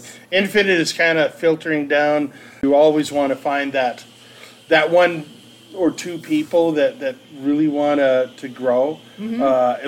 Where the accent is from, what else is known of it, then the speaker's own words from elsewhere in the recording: New Brunswick, Canada; Yes, I'm from New Brunswick, so that's the only bilingual province in the country.